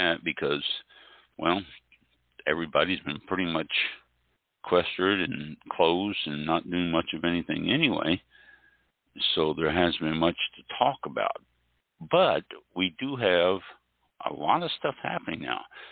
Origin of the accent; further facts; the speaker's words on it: Midwest, United States; now in Florida, United States; I grew up in the Midwest.